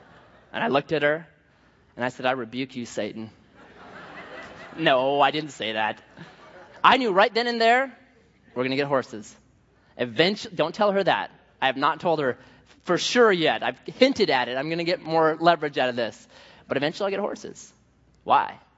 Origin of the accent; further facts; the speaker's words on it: Oregon, United States; Now, I'm thinking, I'm from Oregon, so automatically I am going to be better on a horse than anybody in California, just assuming that.